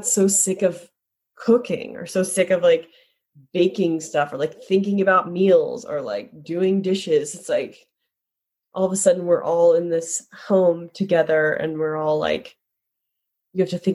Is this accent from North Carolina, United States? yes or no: no; Kentucky, United States; I'm from Kentucky, so I feel like I saw a lot of horse show ribbons growing up from.